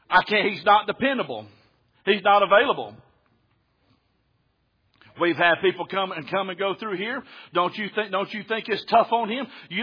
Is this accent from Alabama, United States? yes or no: yes; Alabama, United States; I've seen God come right down that country road where I was born and raised down there in South Alabama, out in the middle of nowhere, poor, in the place where I was